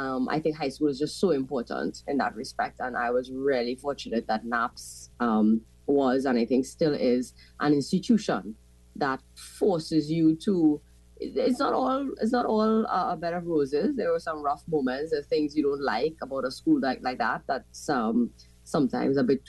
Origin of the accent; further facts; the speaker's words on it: San Fernando, Trinidad & Tobago; I describe myself to people as a real South girl. I was born in San Fernando. I've lived all my life, except for brief periods when I attended university and so on. I've lived all my life in San Fernando.